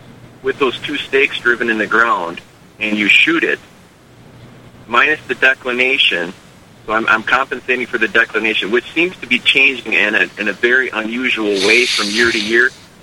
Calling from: Idaho, United States; I am doing this from North Idaho.

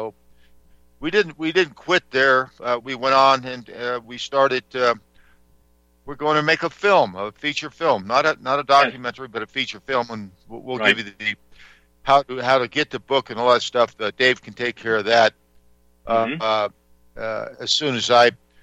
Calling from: Colorado, United States; I'm calling in from the great state of Colorado.

